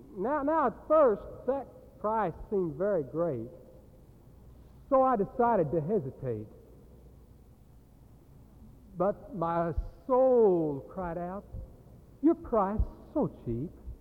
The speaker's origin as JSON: {"language": "English", "region": "Missouri", "country": "United States", "tie": "born there", "said": "Since I was born in the state of Missouri, they had to show me."}